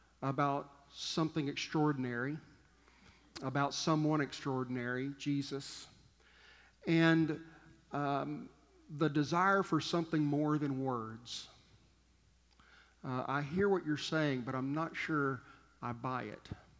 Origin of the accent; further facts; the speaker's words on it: Fort Davis, Texas, United States; We're outside of my hometown of Fort Davis.